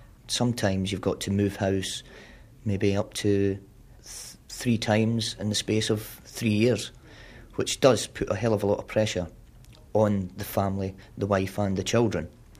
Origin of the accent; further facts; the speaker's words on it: Scotland, United Kingdom; I am a Scotsman, however, you know, I still serve Her Majesty the Queen and I'm British.